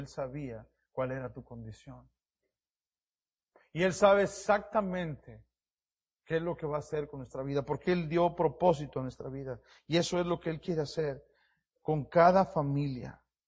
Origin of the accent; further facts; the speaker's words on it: Mexico; ahí en mi país, en mi cultura, y allá en México dicen, allá en mi rancho